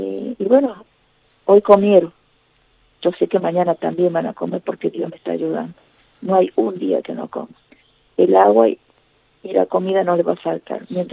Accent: Catamarca, Argentina; Y somos dos de Catamarca

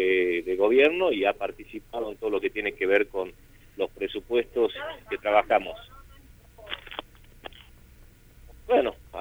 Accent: Salta, Argentina; yo a diferencia de él soy salteño, a diferencia de él soy salteño.

